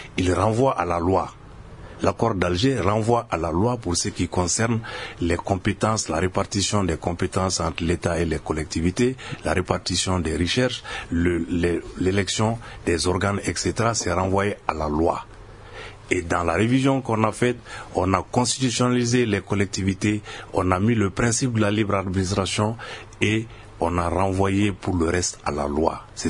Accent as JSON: {"language": "French", "region": "Mopti", "country": "Mali", "said": "Moi, je viens de Mopti."}